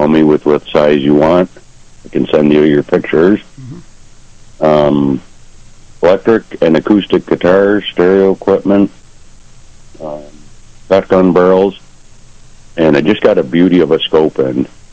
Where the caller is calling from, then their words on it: Attica, United States; Calling from Attica.